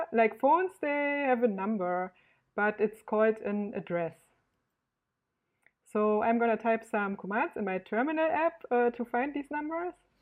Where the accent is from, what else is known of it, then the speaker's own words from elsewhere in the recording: Berlin, Germany; from Berlin